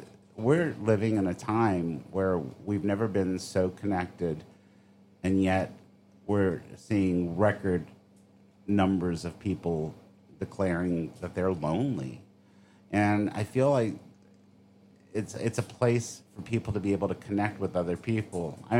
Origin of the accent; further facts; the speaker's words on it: New Orleans, Louisiana, United States; Like I'm from New Orleans originally, and you know we are a cocktail culture there